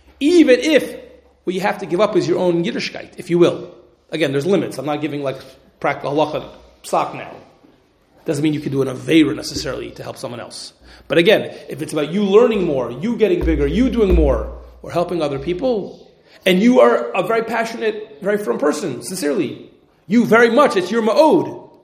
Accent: Cincinnati, Ohio, United States; I don't think I mentioned before, you know, when I'm growing up in Cincinnati, right?

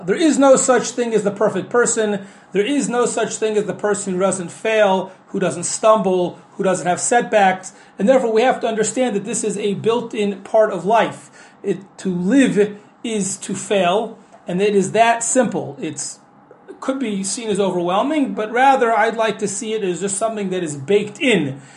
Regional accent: Cincinnati, Ohio, United States; I grew up in Cincinnati, Ohio. The school was named after the Chafetz Chaim.

